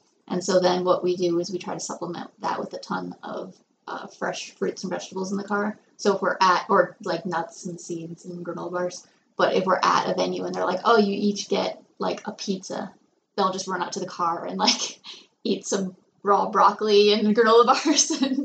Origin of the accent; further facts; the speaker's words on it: Canada; I'm Canadian, so it's not, like, when we did the one show, even it wasn't a problem going over the border at all.